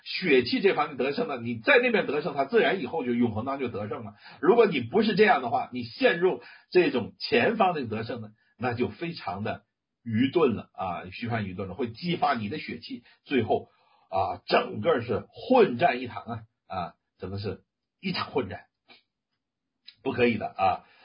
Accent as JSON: {"language": "Chinese", "country": "China", "said": "那就是说我们中国人说，好，你不给我面子啊，你让我颜面尽失啊"}